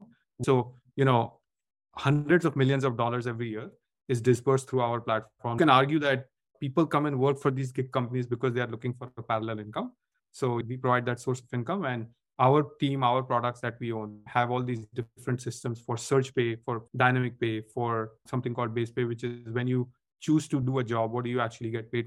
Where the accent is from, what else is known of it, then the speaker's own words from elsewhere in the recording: Mumbai, Maharashtra, India; English is a second language; moved away as an adult; now in United States; I'm originally from India, from Mumbai. I came to the US for graduate school.